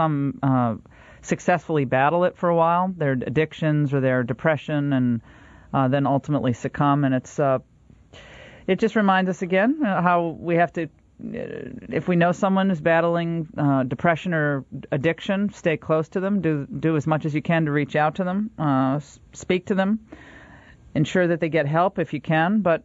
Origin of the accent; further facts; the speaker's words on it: Connecticut, United States; I remember as a kid growing up in Connecticut watching Mork and Mindy.